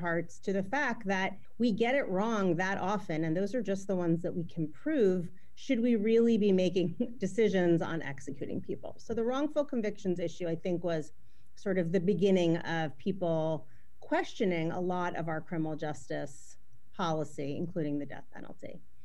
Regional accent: East Coast, United States; And I remember clearly, I'm from the East Coast

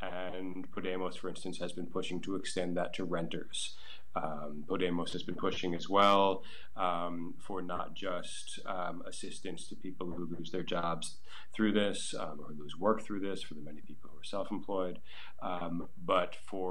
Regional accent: United States; as an American, it's a quite extraordinary thing to go to the doctor here

